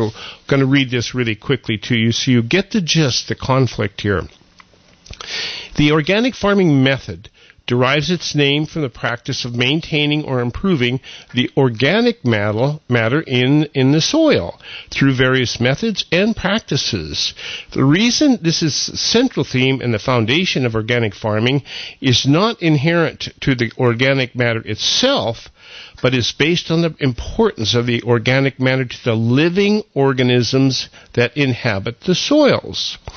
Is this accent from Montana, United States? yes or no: yes; Montana, United States; Yeah, I was raised in Montana, so I know the experience pretty well.